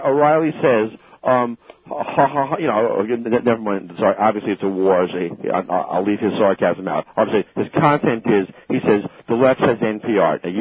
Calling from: Selden, New York, United States

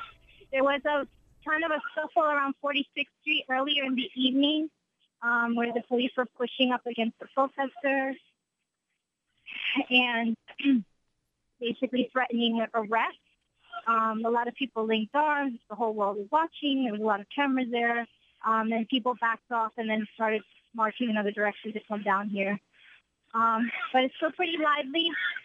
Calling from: New York, United States; I'm calling from the Radio City area right now, 48th

